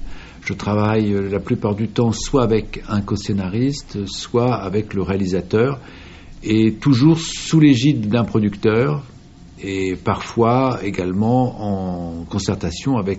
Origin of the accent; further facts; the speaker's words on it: Vannes, Brittany, France; born there; moved away; Je suis né à Vannes, oui.